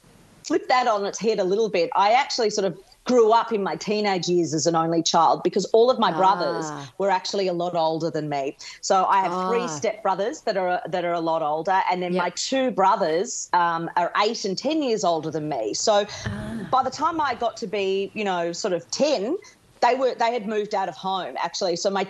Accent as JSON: {"language": "English", "town": "Geelong", "region": "Victoria", "country": "Australia", "tie": "born or raised there", "said": "born and bred in Geelong, big Geelong family. All of my child was there, went to school there, and then I left Geelong when I was 18 to go to Melbourne to go up to the big smoke for university."}